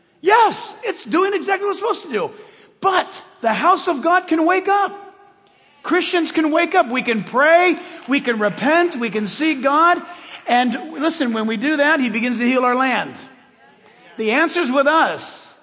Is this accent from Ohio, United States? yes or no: no; California, United States; born or raised there